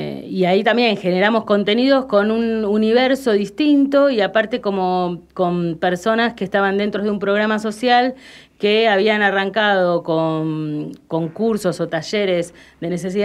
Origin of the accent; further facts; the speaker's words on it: Santa Fe, Argentina; born there; now in Wilde, Argentina; nací en Santa Fe, pero vivo en Wilde.